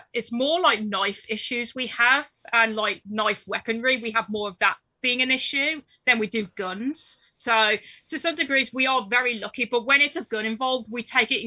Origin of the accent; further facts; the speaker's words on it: Midlands, United Kingdom; I am from the Midlands of the United Kingdom.